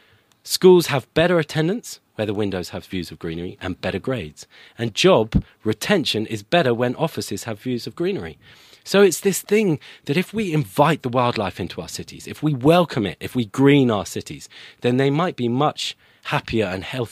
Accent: United Kingdom; yeah. I'm British, but it is a French name.

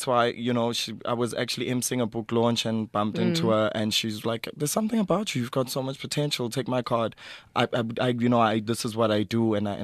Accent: KwaZulu-Natal, South Africa; also born or lived in Eswatini; now in Johannesburg, South Africa; I was born in Joburg, but then my dad was from Swaziland, so then we moved back there. But I grew up in KZN because that's where I went to school. And so I'm back in Joburg now.

